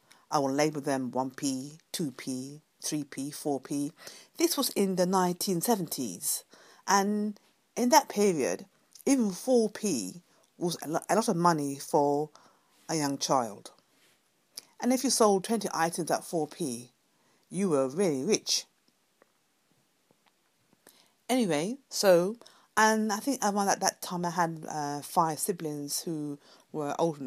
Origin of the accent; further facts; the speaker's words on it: London, United Kingdom; from London, UK.